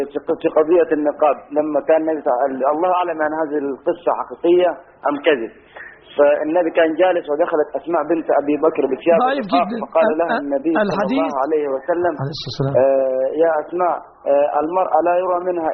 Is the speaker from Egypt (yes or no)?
yes; Aswan, Aswan Governorate, Egypt; أنا الآن في بلدي أسوان